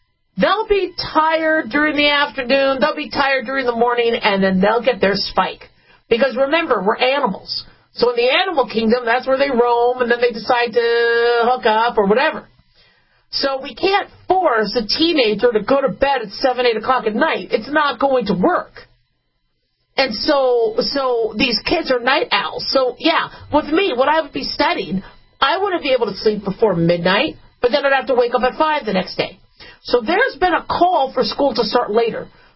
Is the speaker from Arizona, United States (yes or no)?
yes; Arizona, United States; I grew up in Arizona.